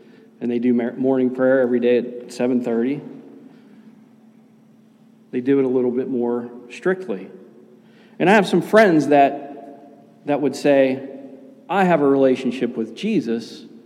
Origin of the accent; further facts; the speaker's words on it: Pittsburgh, Pennsylvania, United States; accent: Pittsburgh; Sorry about my Pittsburgh accent. I have a hard time with that. I grew up Russian Orthodox, and we just called everything Holy Thursday, Good Friday.